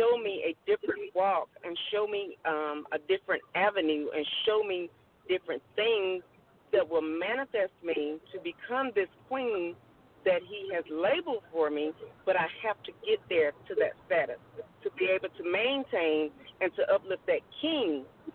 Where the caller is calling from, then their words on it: Huntsville, Alabama, United States; I'm calling from Huntsville, Alabama.